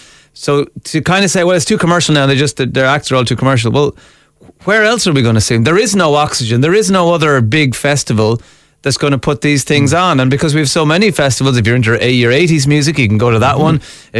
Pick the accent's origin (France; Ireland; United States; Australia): Ireland